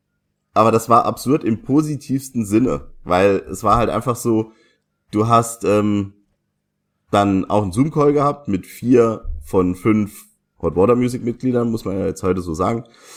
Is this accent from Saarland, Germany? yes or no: yes; Saarland, Germany; Bei uns im Saarland